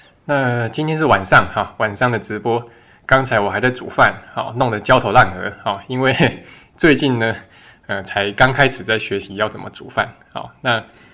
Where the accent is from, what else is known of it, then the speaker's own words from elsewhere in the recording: China; 用我们中国人的成语来说